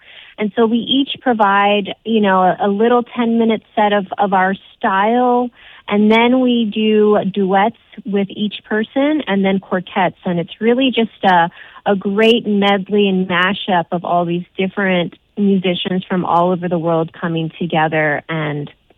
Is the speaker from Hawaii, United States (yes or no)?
yes; Hawaii, United States; I'm born and raised in Hawaii.